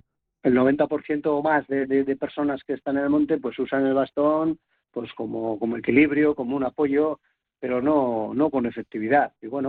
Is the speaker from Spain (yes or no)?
yes; Santurce, Basque Country, Spain; now in Barakaldo, Spain; yo soy de Santurce y ahora vivo en Baracaldo